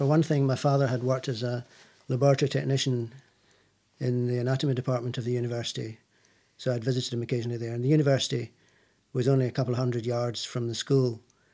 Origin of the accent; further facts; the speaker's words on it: Glasgow, Scotland, United Kingdom; I was born in Glasgow on the 18th of February, 1945.